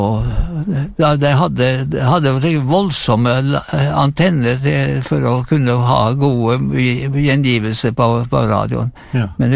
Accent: Lærdal, Vestland, Norway; jeg liker å si at jeg er fra Lærdalen, jeg var født i Lærdalen

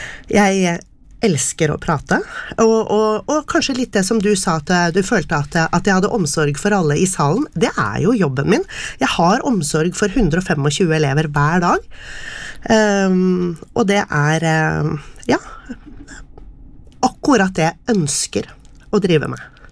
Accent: Moss, Østfold, Norway; I Moss, der jeg kommer fra, så har de et 17. mai-tog

